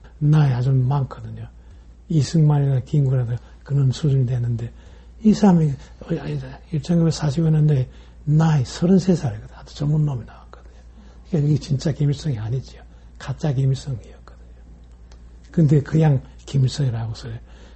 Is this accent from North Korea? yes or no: yes; North Korea; now in United States; 그 59년 전에 제가 이북에서 도망 나올 때